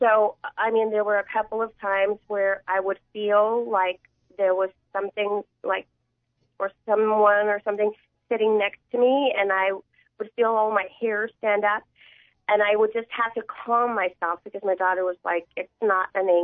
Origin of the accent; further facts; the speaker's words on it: New Mexico, United States; I moved into a duplex here in Dundee, and we're originally from New Mexico, so you know we get a lot of this, you know, kind of spirit activity growing up.